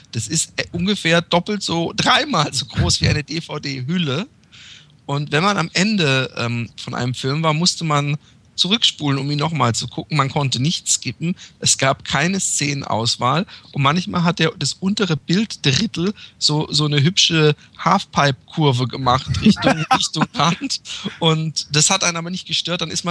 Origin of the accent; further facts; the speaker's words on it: Karlsruhe, Baden-Württemberg, Germany; Und in Karlsruhe, wo ich aufgewachsen bin, gab es ein Kino